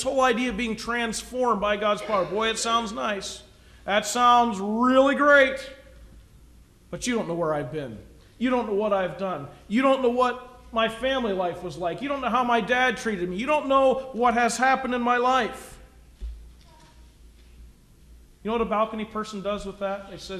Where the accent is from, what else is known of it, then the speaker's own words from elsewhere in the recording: Pennsylvania, United States; I remember as a child when we grew up in Western Pennsylvania